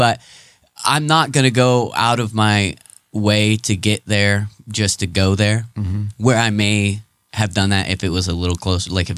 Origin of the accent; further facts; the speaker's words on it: Kingsburg, California, United States; the kind of place I grew up in Kingsburg and had friends who had farms.